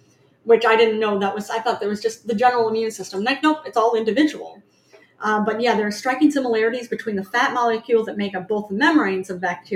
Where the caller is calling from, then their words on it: Ontario, Canada; Ontario, Canada. Yeah. That's where it is.